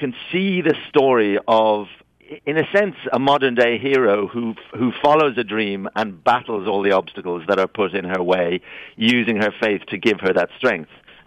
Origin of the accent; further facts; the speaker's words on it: Dublin, Leinster, Ireland; No, I wish I was. I'm from Dublin, Ireland.